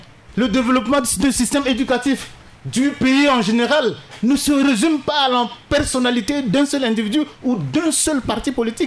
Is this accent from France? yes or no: no; Central African Republic